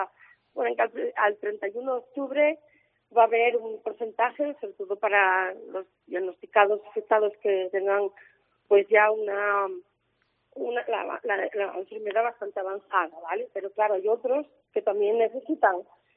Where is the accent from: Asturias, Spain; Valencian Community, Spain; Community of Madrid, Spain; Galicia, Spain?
Asturias, Spain; moved away; yo soy asturiana, pero mi madre es de aquí, yo me vine hace 15 años a vivir aquí.